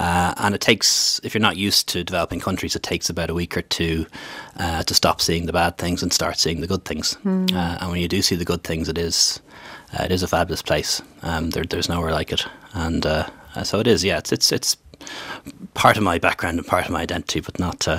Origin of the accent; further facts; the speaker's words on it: Dublin, Leinster, Ireland; born there; I was born in the Rotunda, you know. I'm a proper Northsider, you know. I don't go back to India